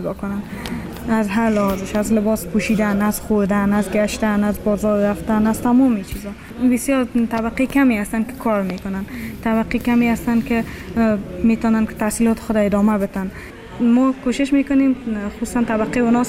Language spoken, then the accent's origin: Persian; Afghanistan; مردم تا میشنون که ما افغان هستیم از ما فرار میکنن.